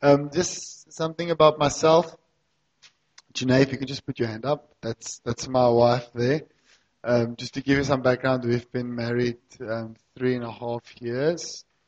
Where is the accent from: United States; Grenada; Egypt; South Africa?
South Africa; Wellington, Western Cape; now in Cape Town, South Africa; Now, Afrikaans boykie. I come from Wellington, and you know, the Lord works in amazing ways, because I'm now a pastor in Cape Town